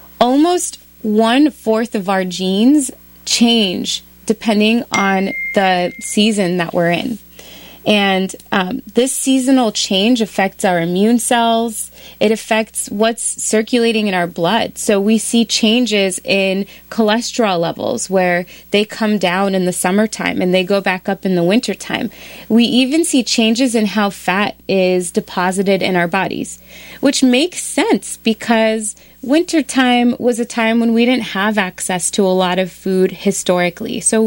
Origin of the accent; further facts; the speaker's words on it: Maryland, United States; I'm moving back to my home state in Maryland.